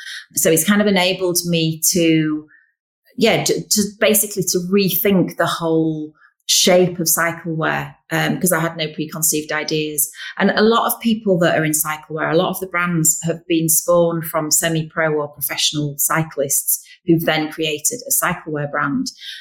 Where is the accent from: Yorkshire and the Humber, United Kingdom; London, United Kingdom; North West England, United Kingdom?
Yorkshire and the Humber, United Kingdom; originally because we're from Yorkshire.